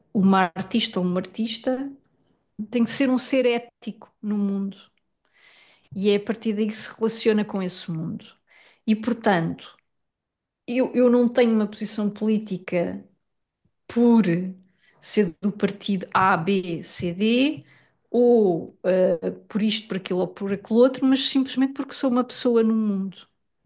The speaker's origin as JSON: {"language": "Portuguese", "region": "Lisbon", "country": "Portugal", "said": "o facto de eu ser uma mulher artista, de Lisboa, que nasceu em Portugal, que veio de uma classe média"}